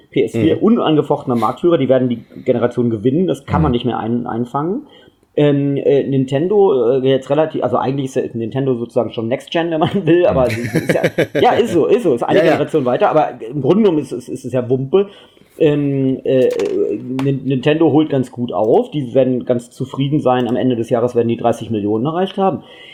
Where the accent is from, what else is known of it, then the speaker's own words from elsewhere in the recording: Lower Saxony, Germany; Kennt man in Frankfurt und den kennt man auch im schönen Niedersachsen, wo ich herkomme.